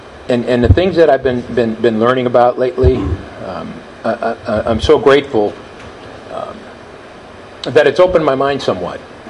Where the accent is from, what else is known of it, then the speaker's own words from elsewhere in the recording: New York City, New York, United States; When I was a kid, I grew up on the Lower East Side, right across the street from St. Stan's School and Church.